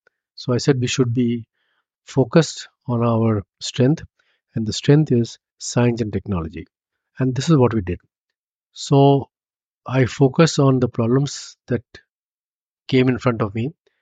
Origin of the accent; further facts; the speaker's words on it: Lucknow, Uttar Pradesh, India; I was born and raised in Lucknow. So the rickshaws were the main piece of transport thing.